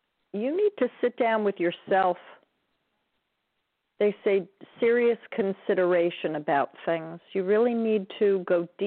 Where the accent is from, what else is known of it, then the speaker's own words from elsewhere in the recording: Smithtown, New York, United States; And I'm from Long Island, so I'm from Smithtown.